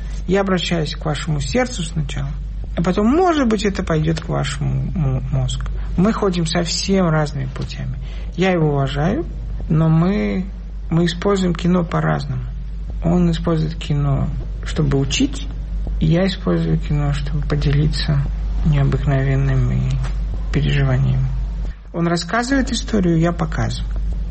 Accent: Russia; Теперь неловко даже сказать, я из России.

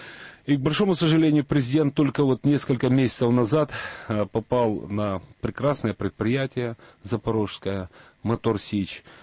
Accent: Mykolaiv, Mykolaiv Oblast, Ukraine; В мой родной город Николаев, даже дважды

